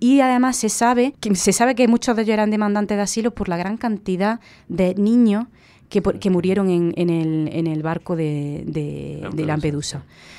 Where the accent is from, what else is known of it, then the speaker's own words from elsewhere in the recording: Granada, Andalusia, Spain; yo soy de Granada